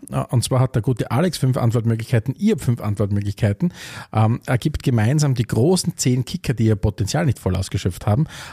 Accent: Styria, Austria; Ich bin ja ein Kind der Oststeiermark, so wie du auch.

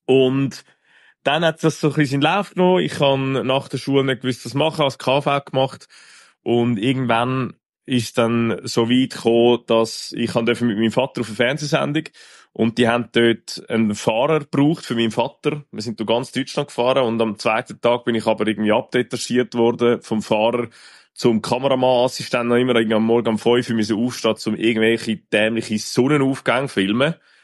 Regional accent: Gockhausen, Zurich, Switzerland; Also, ich bin aufgewachsen in Gokhusen mit einer Schwester und zwei wundervollen Eltern.

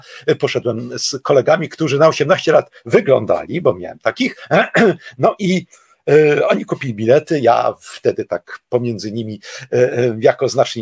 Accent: Tychy, Silesian Voivodeship, Poland; now in Kraków, Poland; czy w Krakowie, w którym mieszkam, czy w Tychach, w którym to mieście się wychowałem i spędziłem dzieciństwo i wczesną młodość.

